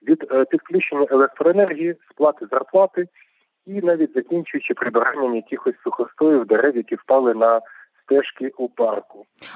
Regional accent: Kharkiv, Kharkiv Oblast, Ukraine; Оскільки я сам харків'янин, у мене харківський регіон мій рідний

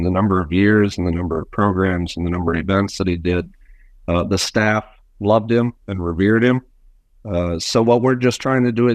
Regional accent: Shakopee, Minnesota, United States; Because you know I hail from Shakopee, Minnesota as well.

